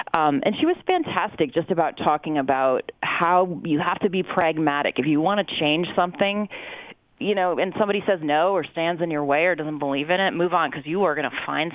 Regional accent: Chicago, Illinois, United States; I grew up in Chicago, as you know.

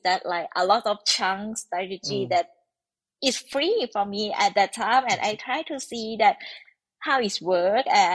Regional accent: Thailand; English is a second language; I'm from Thailand. Now I am a researcher working for the Peter Liam Chemical Company One.

